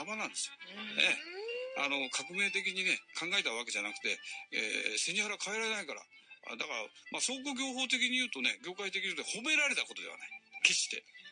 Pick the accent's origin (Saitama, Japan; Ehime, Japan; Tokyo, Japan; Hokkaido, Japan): Tokyo, Japan; Asakusa; born there; あ、私ね浅草生まれでね、